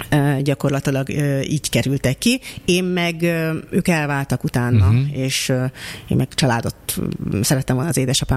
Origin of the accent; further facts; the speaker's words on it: Hungary; also born or lived in Moscow, Russia; Igen, úgyhogy 3 éves koromban még Moszkvában éltem az édesanyámmal, utána Magyarországon éltem, itthon érettségiztem